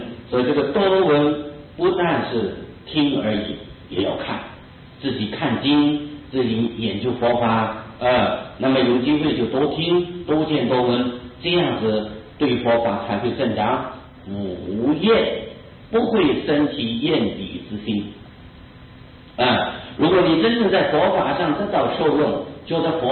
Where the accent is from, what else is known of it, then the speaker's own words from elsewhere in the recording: Taiwan; 他就恐怕我们台湾人呢，还记得我们的老祖宗